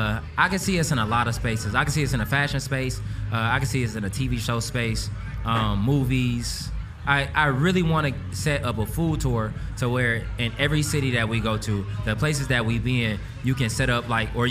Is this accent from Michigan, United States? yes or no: yes; Detroit, Michigan, United States; Hey, I'm from Detroit.